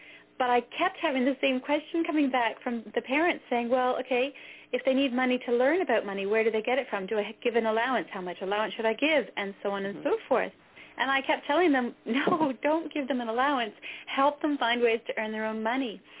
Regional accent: Canada; also born or lived in Netherlands / New Zealand; I am from Canada, but my accent is a bit mixed up because I've lived in Holland and New Zealand as well.

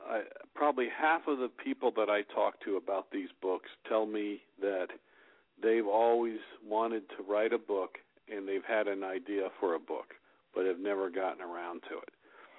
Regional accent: California, United States; We're both from California, so, you know, it's a fairly liberal area, and so it's pretty accepting.

